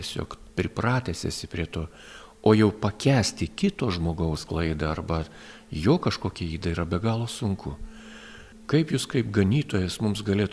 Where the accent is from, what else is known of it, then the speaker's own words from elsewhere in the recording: Samogitia, Lithuania; Aš pats esu žemaitis, atsiprašau, kad kalbu aukštaitiškai, galiu kalbėti žemaitiškai, bet dėl kitų gerovės imkim bendrinę kalbą.